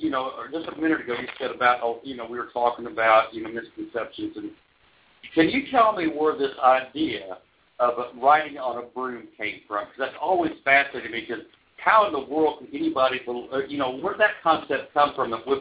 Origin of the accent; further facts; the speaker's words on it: Oklahoma, United States; I'm a Choctaw Indian. I was raised in an Indian culture. I'm from Oklahoma.